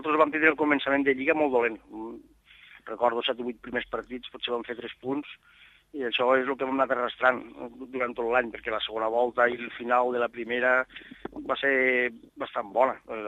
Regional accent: L'Ampolla, Catalonia, Spain; estic molt content pel Camarles i per l'Ampolla, que és el meu poble

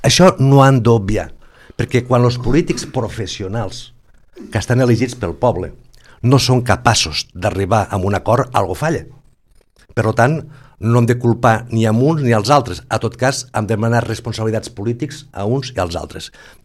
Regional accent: Catalonia, Spain; Com a català, perquè jo també sóc català

